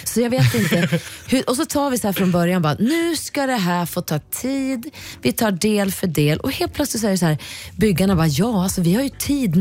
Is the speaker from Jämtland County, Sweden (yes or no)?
no; Kilafors, Gävleborg County, Sweden; vi har köpt ett hus i Hälsingland där jag kommer ifrån, i min lilla, utanför min by Kilafors.